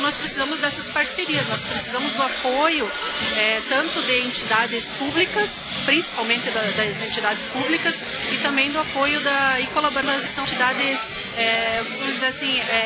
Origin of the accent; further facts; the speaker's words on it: Rio Grande do Sul, Brazil; moved away; Toda a minha família é gaúcha. A gente veio do Rio Grande do Sul já há 35 anos.